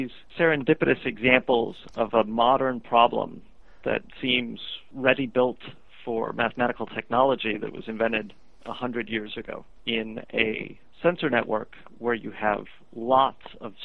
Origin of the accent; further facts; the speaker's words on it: Euclid, Ohio, United States; born there; I guess I always loved geometry, so it's ironic that I was born in Euclid.